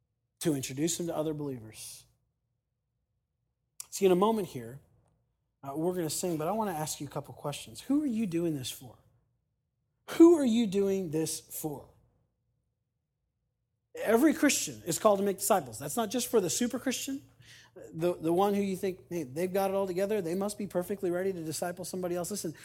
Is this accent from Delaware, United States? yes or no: no; Youngstown, Ohio, United States; Chuck was an IRS agent at my home church, Youngstown Baptist, growing up in Ohio.